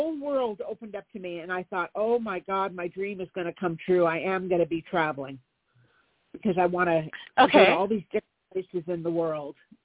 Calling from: California, United States; I'm in California.

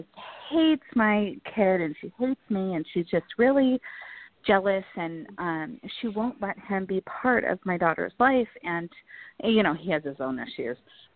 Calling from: Temecula, California, United States; I'm calling from California.

